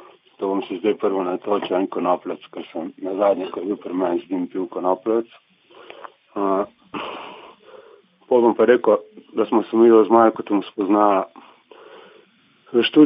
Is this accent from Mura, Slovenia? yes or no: no; Brežice, Lower Sava, Slovenia; jaz sem iz Brežic in smo imeli tudi begunske centre v Krškem in drugod